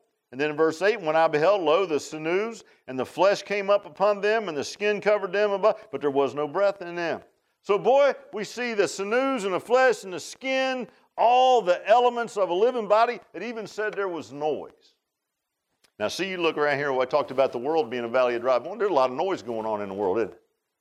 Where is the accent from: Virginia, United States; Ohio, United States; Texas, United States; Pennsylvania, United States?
Virginia, United States; Virginia Beach; I grew up in Virginia Beach, and it did it on there.